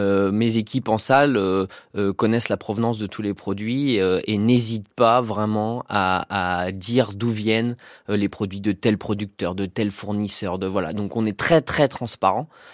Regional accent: Nantes, Pays de la Loire, France; Oui, je suis nantais. Je suis né à Nantes.

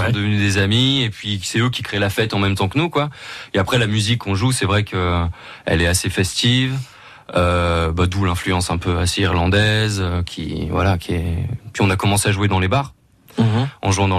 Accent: Lille, Hauts-de-France, France; now in Saint-Valery-sur-Somme, France; Ouais, moi, je suis de Lille. Je suis arrivé sur la côte Picarde en 2014, quoi. Donc ça fait 5 ans maintenant que je suis à Saint-Valery-sur-Somme.

